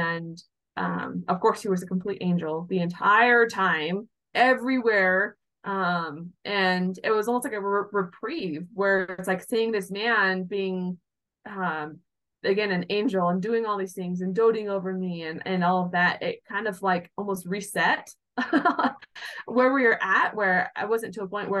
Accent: Seattle, Washington, United States; we drove cross country to my hometown in Seattle, Washington.

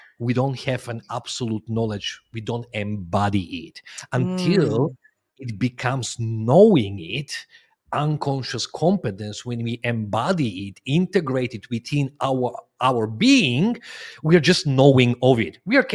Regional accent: North Macedonia; English is a second language; Yeah, I'm originally from Macedonia. I'm born and raised until my very early 20s, like until 20 in Macedonia.

